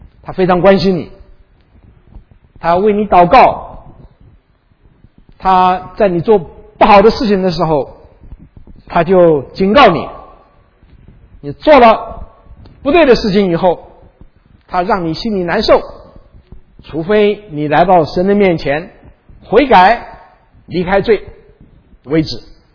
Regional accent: China; 这个观念我们中国人一定有，我们中国人说善有善报，恶有恶报

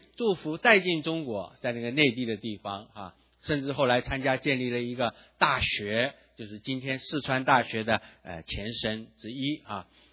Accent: Taiwan; 像我在台湾长大，台湾也有很多美男浸信会啊，像我们也是美男浸信会的教会。

